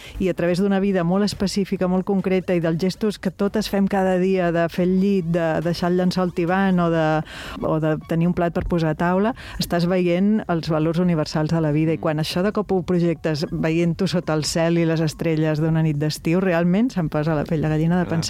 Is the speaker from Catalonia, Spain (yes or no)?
yes; Barcelona, Catalonia, Spain; jo sóc del barri de Gràcia